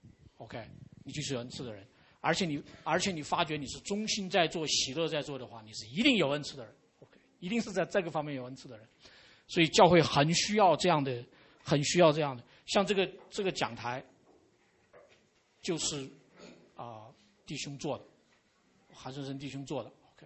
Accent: China; 我们中国人常常有一句话叫洁身自好的生活

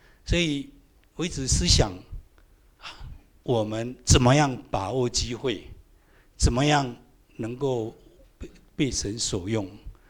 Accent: Taiwan; moved away as an adult; also born or lived in United States; 我三十岁以前是从小出生在台湾，从来没有去过礼拜堂，也没有听过完整的福音，不认识主。三十一岁在美国信主蒙恩得救了

